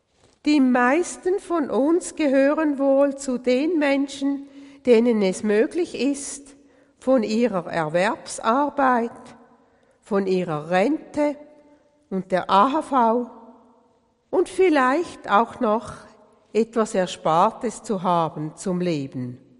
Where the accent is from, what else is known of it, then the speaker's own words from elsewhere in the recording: St. Gallen, Switzerland; ich denke mit Wehmut an meine Kindheit auf dem Bauernhof im Toggenburg zurück